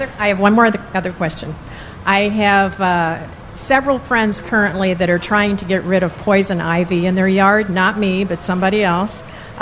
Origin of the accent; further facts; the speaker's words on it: Hoffman Estates, Illinois, United States; Good morning. … from Hoffman Estates.